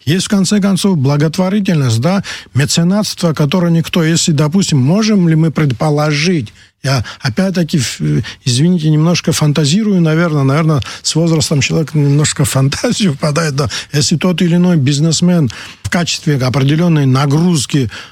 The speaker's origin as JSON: {"language": "Russian", "town": "Tkvarcheli", "region": "Abkhazia", "country": "Georgia", "tie": "born or raised there", "said": "я сам квартирский человек. Понимаете, я там родился, это мой родной город."}